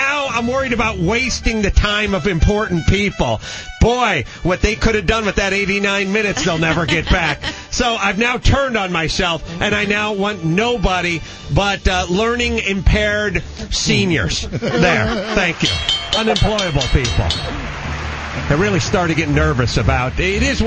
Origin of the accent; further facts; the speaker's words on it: North Hollywood, California, United States; my hometown of North Hollywood. And don't get me started complaining about North Hollywood